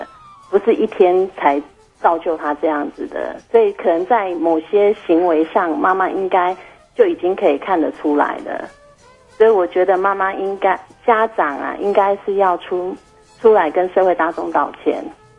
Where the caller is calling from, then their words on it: Kaohsiung, Taiwan; 我是高雄的